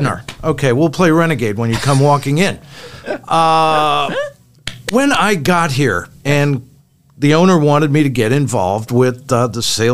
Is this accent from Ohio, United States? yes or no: yes; Cleveland, Ohio, United States; Well, I grew up in Cleveland on the east side.